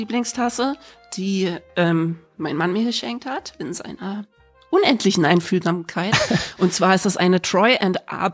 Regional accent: Berlin, Germany; born there; ich bin eben in Berlin geboren, die ersten 6 Jahre in Berlin gewesen, in so WG-mäßigen Kontexten

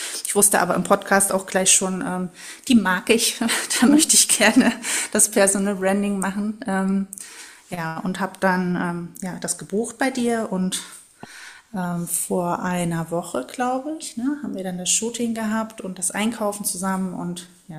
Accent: Lower Saxony, Germany; Ich komme aus dem schönen Ostfriesland

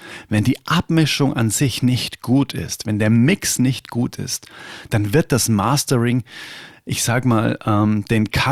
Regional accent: Bavaria, Germany; Und dann habe ich irgendwie zu Hause da sowas hingewurstelt, nennt man das bei uns in Bayern.

